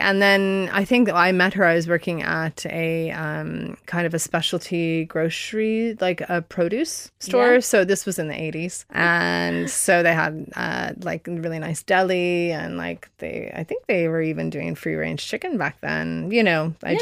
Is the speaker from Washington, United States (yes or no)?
yes; Seattle, Washington, United States; Yeah, so I grew up in Seattle.